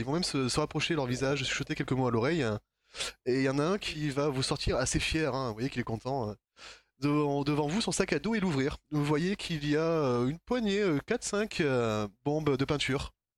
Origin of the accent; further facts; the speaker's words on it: France; on n'a pas besoin de brider, nous, on est français, on est les meilleurs, hein.